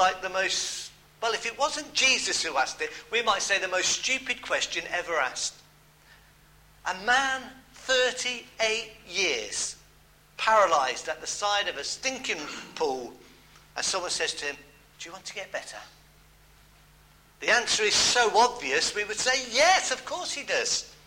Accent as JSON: {"language": "English", "region": "West Midlands", "country": "United Kingdom", "tie": "born or raised there", "said": "I grew up in the Midlands, and just down the road, 10 miles down the road, was Royal Leamington Spa."}